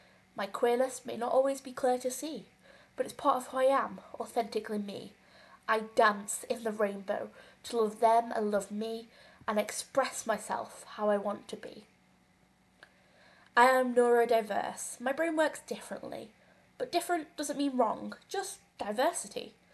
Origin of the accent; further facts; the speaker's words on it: United Kingdom; I am British, from the Isles of Albion, where the boats came from, the colonial power, the origins of the genocide, the atrocity.